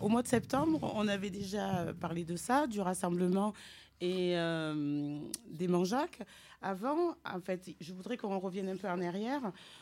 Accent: France; born there; moi, j'ai 53 ans, je suis née en France.

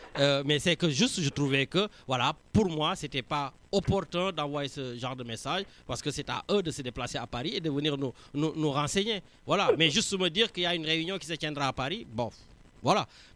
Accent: Senegal; comme je suis un Sénégalais de la juridiction

